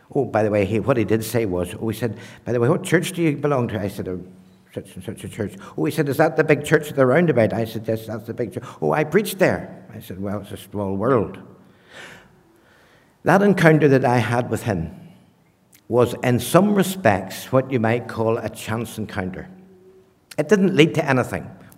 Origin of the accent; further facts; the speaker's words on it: Ballymoney, Northern Ireland, United Kingdom; I said, not at all. I'm from Northern Ireland.